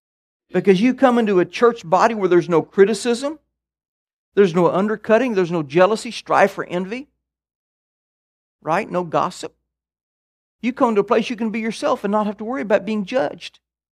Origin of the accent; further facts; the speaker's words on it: Alabama, United States; also born or lived in Midwest; Not to mention, I moved from the Midwest, really considered the North, to Alabama when I'm 9.